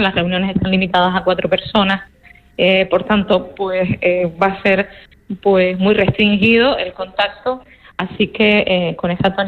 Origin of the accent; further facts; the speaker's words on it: Canary Islands, Spain; como Canarias, tenemos ese hándicap, y es que no podemos salir del archipiélago sin nuestro avión